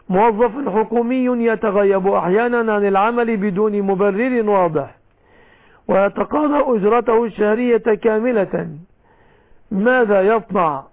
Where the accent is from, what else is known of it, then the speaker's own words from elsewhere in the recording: Egypt; في بلادنا مصر